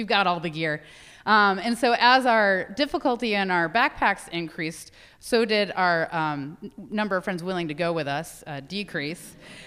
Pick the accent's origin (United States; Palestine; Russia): United States; East Coast; I'm from the East Coast, so I talk with my hands and do this a lot.